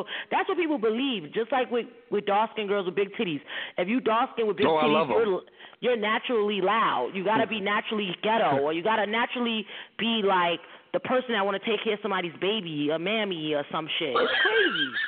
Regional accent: New York City, New York, United States; when they hear I'm from East New York, they want me to be that girl that's going to smack the shit out of somebody on Love & Hip Hop

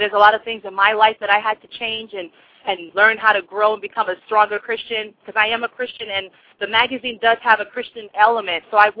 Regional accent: New York, United States; Okay, well, I'm originally from New York, and originally I wanted to be a professional singer when I was growing up.

